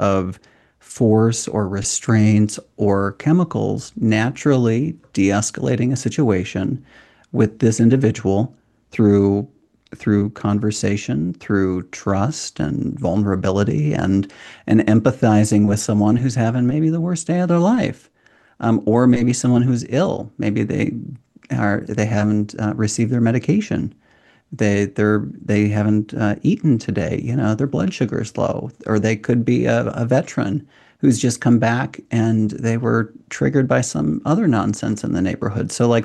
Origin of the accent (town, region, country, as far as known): Watertown, Minnesota, United States; born or raised there